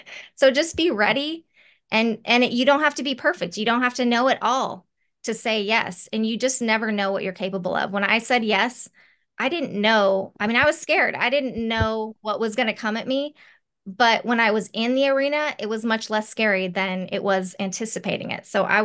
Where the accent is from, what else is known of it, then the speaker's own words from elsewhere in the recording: Los Angeles, California, United States; I grew up in Los Angeles, and people always decry, oh, Hollywood is, you know, going to hell in a handbasket, right?